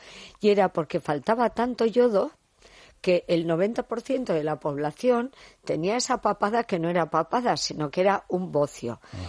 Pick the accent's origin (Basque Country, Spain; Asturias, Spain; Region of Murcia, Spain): Basque Country, Spain; Santurtzi; Los salados estamos aquí, al lado de la mar. Pues esto es lo que tiene. Sobre todo en mi pueblo, perdón, claro.